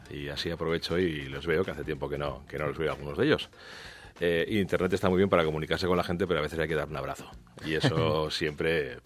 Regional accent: Pyrenees, Spain; que decimos donde yo nací, que yo soy del Pirineo, tocando a Francia.

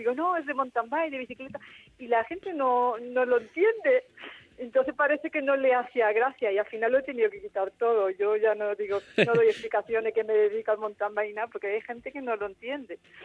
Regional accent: Málaga, Andalusia, Spain; como soy de Málaga, he competido el Open de Andalucía

